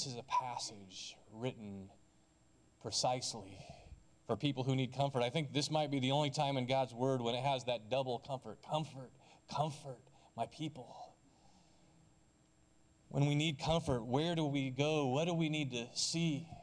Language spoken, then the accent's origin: English; Philippines; I grew up in the Philippines